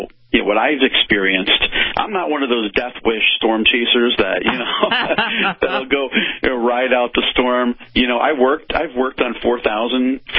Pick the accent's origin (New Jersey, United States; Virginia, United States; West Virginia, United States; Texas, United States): New Jersey, United States; Westfield; I did go through Hurricane Gloria when I grew up in New Jersey, back in the 80s. And that wasn't that bad. That had, you know, 50, 60, 70 mile an hour gusts in my hometown of Westfield, New Jersey.